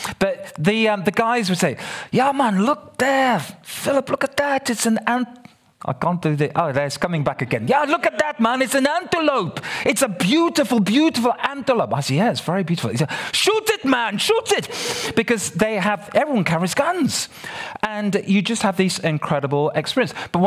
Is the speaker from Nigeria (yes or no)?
yes; Nigeria; born there; I mean, I was born in Nigeria. I'm an African. I thought I knew Africa